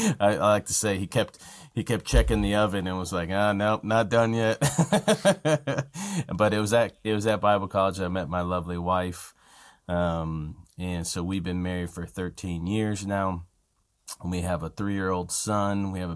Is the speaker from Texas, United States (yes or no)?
no; Indiana, United States; now in Illinois, United States; I'm currently residing in central Illinois. I grew up in Northwest Indiana, kind of Chicago suburbs there.